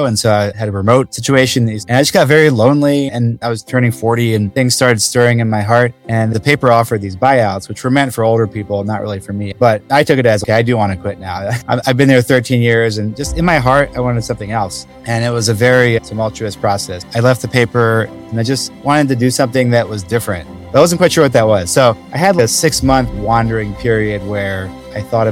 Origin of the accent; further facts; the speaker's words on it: Belgium; I grew up overseas in Belgium, and both my parents were classical musicians, and we had no television.